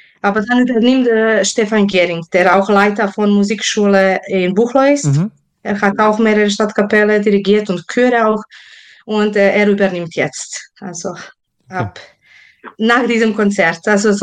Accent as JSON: {"language": "German", "town": "Prizren", "region": "Prizren District", "country": "Kosovo", "tie": "born or raised there", "lives_now": "Germany", "said": "ich bin auch aufgewachsen so sehr viel mit Volksmusik aus meiner Heimat. Also, ich komme aus Prizren, das ist so Kosovo, Metochien, also so die Richtung. Und ich bin Serbin und da war Folklore sehr wichtig."}